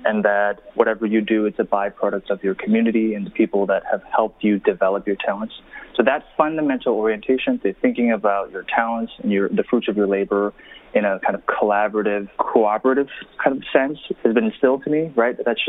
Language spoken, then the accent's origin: English; New York City, New York, United States; so growing up in New York City as an undocumented person has really taught me a lot of valuable lessons